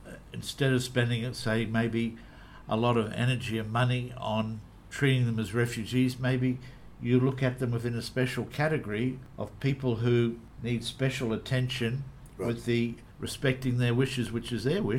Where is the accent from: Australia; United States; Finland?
Australia; from what I know of Australia as an Australian